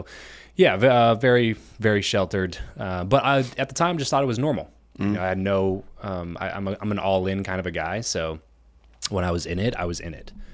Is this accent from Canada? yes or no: no; California, United States; So grew up in SoCal, and in a very interesting way in SoCal.